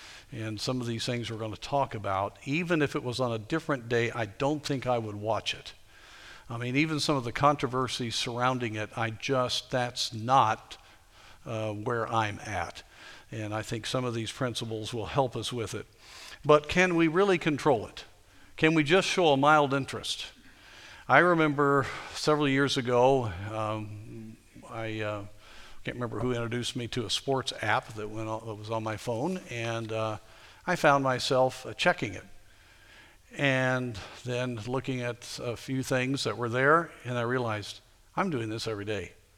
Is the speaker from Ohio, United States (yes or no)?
no; Chicago, Illinois, United States; well, anyway, you know, I feel a little better because I was from Chicago